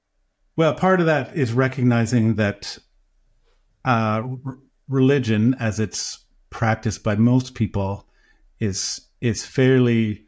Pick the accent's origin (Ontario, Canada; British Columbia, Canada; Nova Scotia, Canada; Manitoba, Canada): Ontario, Canada; Toronto; And I grew up in Cabbage Town in Toronto.